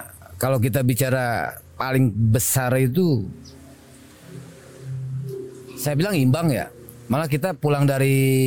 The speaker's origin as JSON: {"language": "Indonesian", "town": "Bekasi", "region": "West Java", "country": "Indonesia", "said": "saya dari Bekasi"}